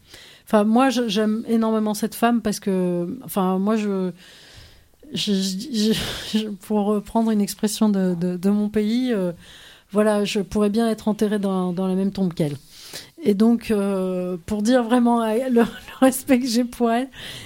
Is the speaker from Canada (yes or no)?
no; Paris, Île-de-France, France; now in Marseille, France; Et moi, je suis arrivée de Paris à Marseille. Ma famille n'est pas là.